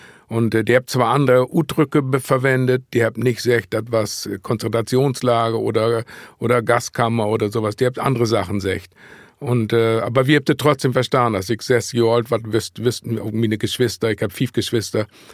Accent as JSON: {"language": "German", "region": "Lower Saxony", "country": "Germany", "tie": "born or raised there", "said": "ich bin ja so ein sogenannter Landjude, ich bin in Emsland aufgewachsen"}